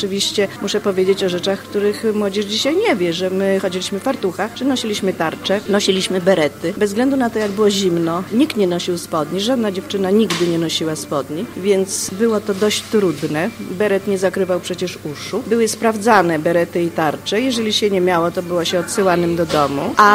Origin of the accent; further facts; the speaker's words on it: Gorzów Wielkopolski, Lubusz Voivodeship, Poland; że jestem z Gorzowa, z mojego miasta